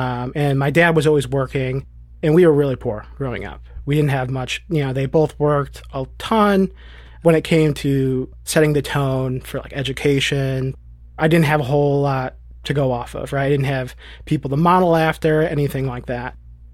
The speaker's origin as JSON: {"language": "English", "town": "Detroit", "region": "Michigan", "country": "United States", "said": "I'm 28 years old. I'm from Detroit, Michigan. Just recently engaged, a real estate agent in Detroit."}